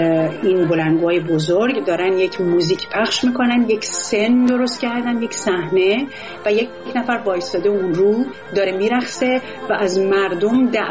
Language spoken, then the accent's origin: Persian; Iran; moved away; من دی ماه 1383 از ایران اومدم بیرون.